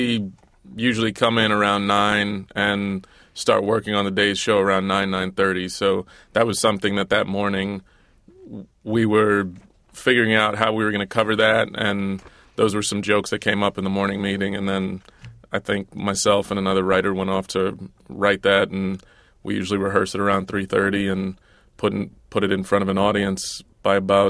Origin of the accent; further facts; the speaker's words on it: Southern United States, United States; I'm a man. I'm black. I'm from the South.